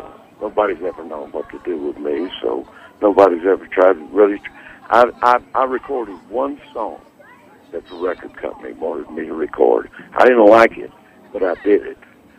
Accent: Texas, United States; I'm from Texas, but I don't own the place.

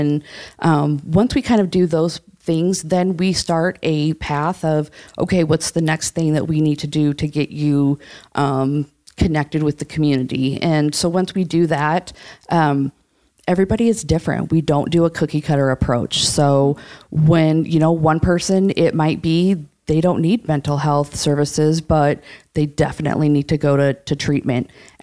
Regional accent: Sioux City, Iowa, United States; moved away as an adult; So actually, I was born and raised in Sioux City. After high school, I left for the military, and I worked in a primarily male field doing satellite communications.

